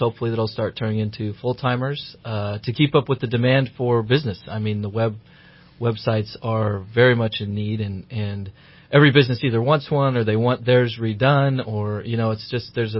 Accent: Nebraska, United States; now in Reading, United States; You know, I'm a transplant in Reading. I've been here for 7 years, and born and raised in Nebraska on a corn farm in the middle of nowhere.

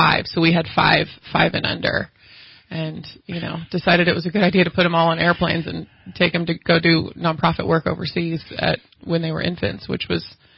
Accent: Dallas-Fort Worth, Texas, United States; I was born and raised in Dallas-Fort Worth and grew up there, lived there my whole life.

